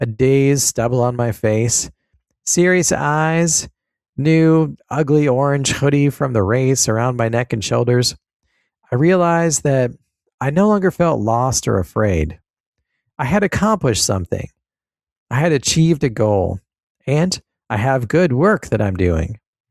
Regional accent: Olympia, Washington, United States; I'm now facilitating an Amen Whole 4 holistic health group here in my hometown of Olympia, Washington.

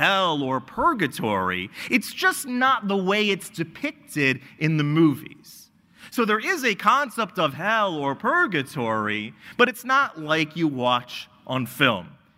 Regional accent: Florida, United States; I grew up in Florida, and much like California, where we are today, it's really hot

